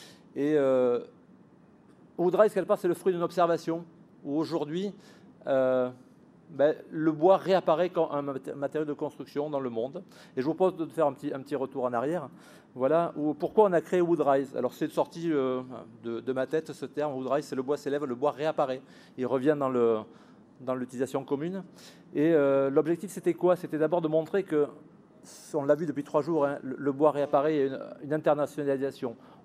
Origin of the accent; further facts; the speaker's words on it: France; Même si on est français, on n'a pas peur de parler business.